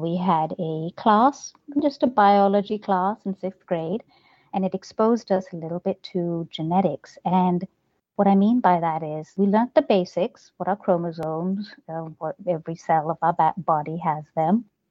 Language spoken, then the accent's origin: English; New Delhi, Delhi, India; also born or lived in Jamaica; for a little while, I also grew up in the Caribbean island of Jamaica, and then went back to India and grew up in India in the capital, New Delhi, had a typical childhood.